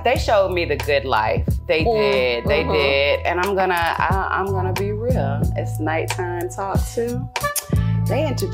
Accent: Chicago, Illinois, United States; now in Atlanta, United States; I came here, but I come from Chicago, so it was very ruthless and scary.

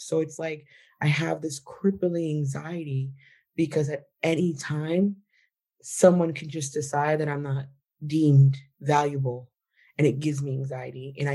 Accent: New York, United States; like I'm from New York, and my dad would sit us down every day and tell us how to be Black in America

